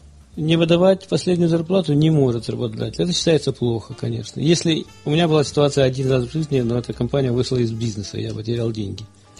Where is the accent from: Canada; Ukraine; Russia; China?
Ukraine; moved away as an adult; now in United States; в прошлом году я эмигрировал в Штаты из Украины. В Украине работал много лет программистом.